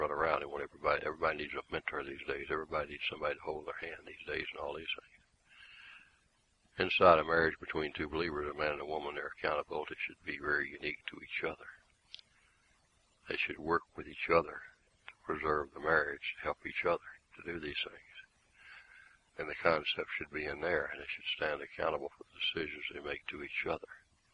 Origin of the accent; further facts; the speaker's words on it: the South, United States; He fought for the Union against the South, and I grew up in the South, and I understand the war between the states in a tremendous way